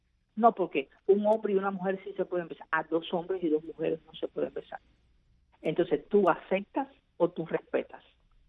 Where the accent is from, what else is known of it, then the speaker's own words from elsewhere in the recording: Cuba; moved away; hasta la época que nosotros salimos de Cuba, en el año 2013, yo no tengo conocimiento de ninguna familia.